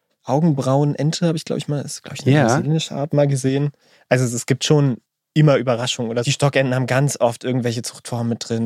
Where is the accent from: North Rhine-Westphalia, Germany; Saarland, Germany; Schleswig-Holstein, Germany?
North Rhine-Westphalia, Germany; Münster; als Münsteraner natürlich.